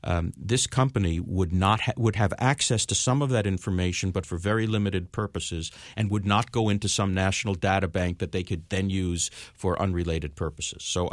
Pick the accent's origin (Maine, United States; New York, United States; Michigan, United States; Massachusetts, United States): Massachusetts, United States; Ware; I know that a number of years ago in my hometown of Ware